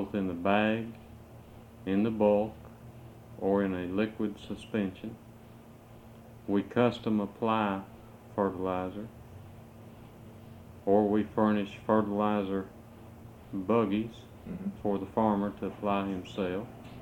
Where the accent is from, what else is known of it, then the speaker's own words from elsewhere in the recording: Flemingsburg, Kentucky, United States; Originally, I'm from Flemingsburg, mm-hmm. Kentucky. Was raised in Fleming County.